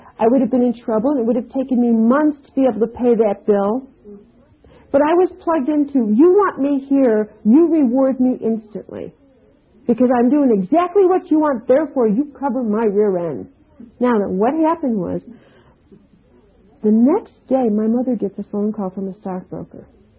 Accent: Chicago, Illinois, United States; You don't understand. I'm from Chicago. And people like me, in my family, we don't even know what a farm is.

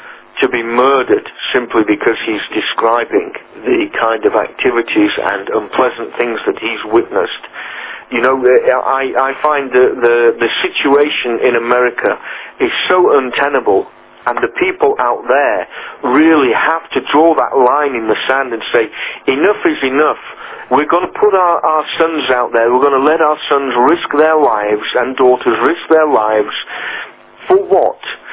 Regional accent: Croydon, London, United Kingdom; here in my hometown of Croydon in South London.

